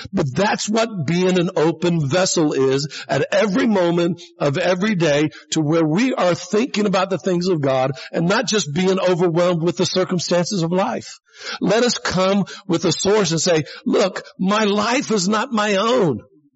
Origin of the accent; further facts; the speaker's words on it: Florida, United States; And so, you know, I'm from Florida, man. We go to the beach on Christmas Day sometimes. I mean, it's so hot in Florida in December.